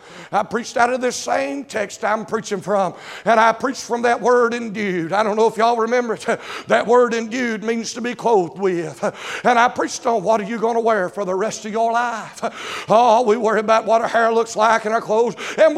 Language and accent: English; Henderson, North Carolina, United States; I grew up there in Henderson, North Carolina.